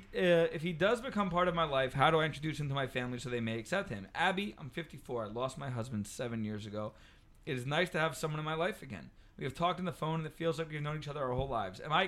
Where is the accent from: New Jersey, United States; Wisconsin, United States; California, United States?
New Jersey, United States; I was from New Jersey and Italian.